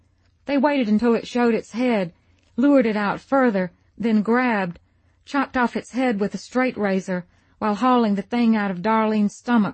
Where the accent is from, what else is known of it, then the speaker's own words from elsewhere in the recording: Southern United States, United States; Growing up in the God-fearing, faith-healing end-of-the-world-is-at-hand South gave me many chances to visit snake collections beside gas stations when my parents stopped to fill up